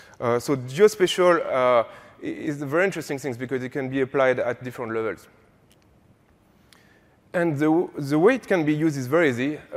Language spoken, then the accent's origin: English; France; I'm using all the different units because I'm from France